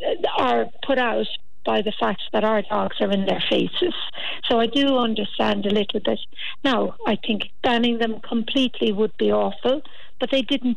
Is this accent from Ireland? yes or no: yes; Ireland; also born or lived in United States / Australia; And I can understand that just was always the way growing up in Ireland, in rural Ireland.